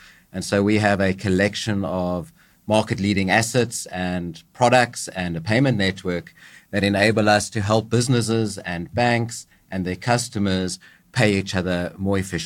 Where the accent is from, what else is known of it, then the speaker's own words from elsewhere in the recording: South Africa; moved away as an adult; now in United States; So I am South African. I moved to the US in 2012